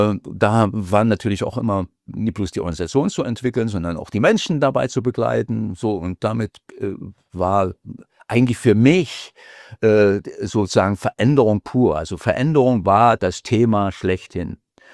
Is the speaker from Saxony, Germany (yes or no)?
yes; Görlitz, Saxony, Germany; Ich bin also, wie gesagt, aufgewachsen, geboren in Sachsen, aufgewachsen in der Lausitz, in Görlitz, dann auch zur Schule gegangen.